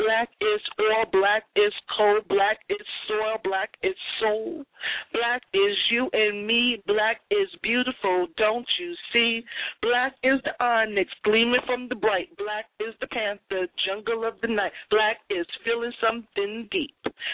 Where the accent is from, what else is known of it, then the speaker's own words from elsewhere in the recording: Boston, Massachusetts, United States; My hometown, Boston, you know, they never shut it down, but they shut the whole entire area down.